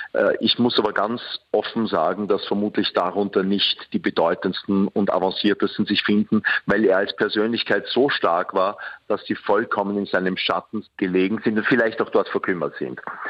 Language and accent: German; Austria; Tatsächlich mag man sich als Österreicher wundern